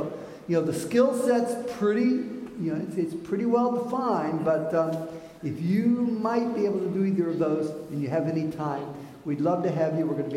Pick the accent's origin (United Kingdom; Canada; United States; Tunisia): United States; the South; I know somebody's going to say I should say vase, but I say vase. I'm from the South.